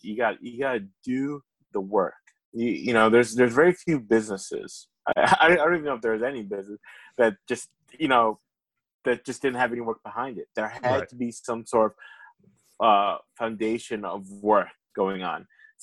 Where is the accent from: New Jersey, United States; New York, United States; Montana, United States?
New Jersey, United States; Belleville; where I grew up in Belleville in New Jersey, you know, most of my friends and family, I never could count how many on my hand, how many people were like business owners.